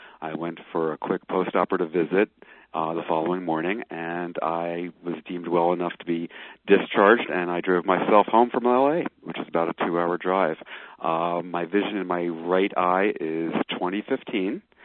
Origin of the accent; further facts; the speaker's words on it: Rancho Mirage, California, United States; I'm from Rancho Mirage, California.